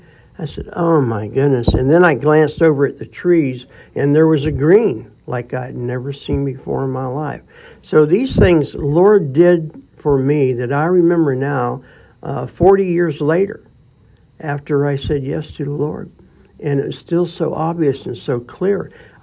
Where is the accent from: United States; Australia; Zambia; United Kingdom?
United States; the South; I was born and raised here in the South.